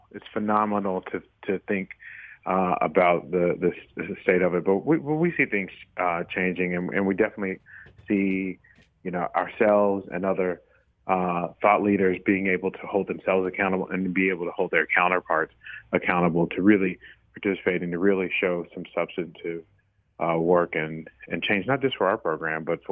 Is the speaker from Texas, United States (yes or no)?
yes; Dallas, Texas, United States; And sadly, you know, right here in my hometown of Dallas